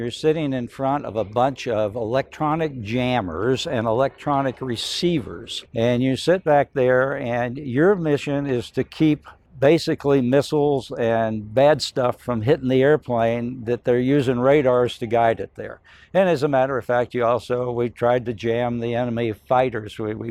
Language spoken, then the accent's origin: English; Dallas, Texas, United States; retired from that in Fort Worth because I was from Dallas.